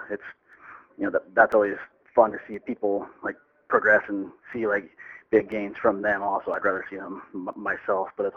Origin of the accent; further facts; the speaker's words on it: Spokane, Washington, United States; now in Reno, United States; I grew up in Spokane. I was training there, and then I ended up moving down to Reno.